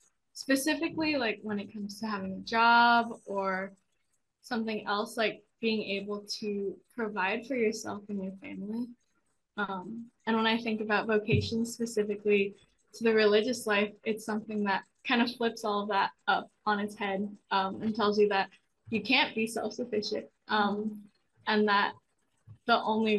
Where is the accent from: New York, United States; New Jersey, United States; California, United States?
California, United States; Los Angeles; I'm a first year missionary from Los Angeles, California.